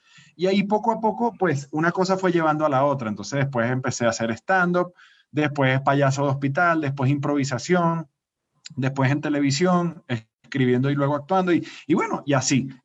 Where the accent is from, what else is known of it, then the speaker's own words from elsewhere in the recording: Venezuela; now in Colombia; Güey, soy como los hondureños, güey. Nuestro país no está bien. No, no, porque, bueno, Venezuela, o sea, está en muy mal estado ahorita.